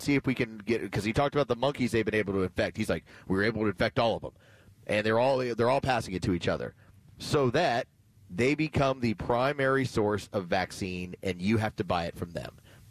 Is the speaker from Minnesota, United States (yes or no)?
no; Texas, United States; a place that I would drive by on a regular basis when I was growing up in Texas.